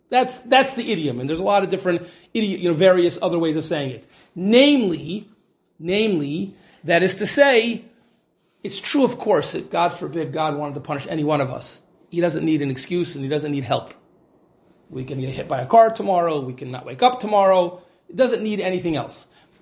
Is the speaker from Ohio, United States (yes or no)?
yes; Cincinnati, Ohio, United States; when I was growing up, there was one case where I grew up in Cincinnati